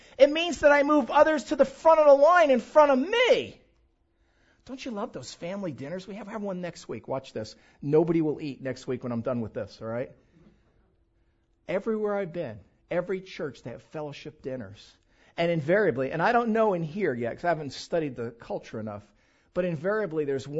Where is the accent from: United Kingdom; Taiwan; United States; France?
United States; East Coast; You know that I was raised on the East Coast. You can probably tell, can't you? Little New York in me.